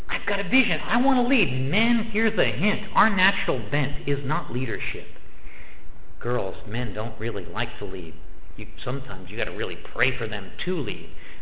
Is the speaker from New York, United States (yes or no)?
no; Piscataway, New Jersey, United States; That's my home. I grew up in Piscataway. I know the Raritan Valley.